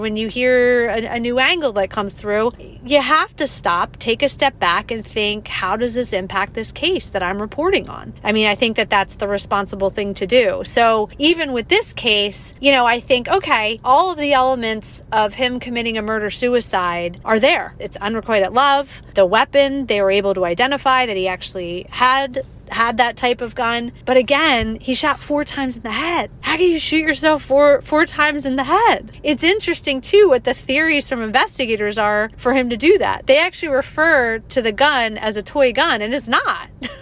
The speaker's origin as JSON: {"language": "English", "town": "Morristown", "region": "New Jersey", "country": "United States", "tie": "born or raised there", "said": "So I grew up in Morristown, and I love my hometown, and I thought I knew so much about Morristown's extensive history."}